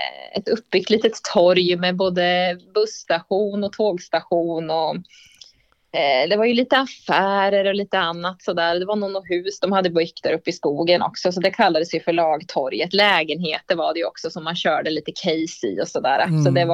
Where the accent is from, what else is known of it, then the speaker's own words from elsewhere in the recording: Västervik, Kalmar County, Sweden; Nej, jag är född och uppvuxen i Västervik och har spenderat större delen av mitt liv där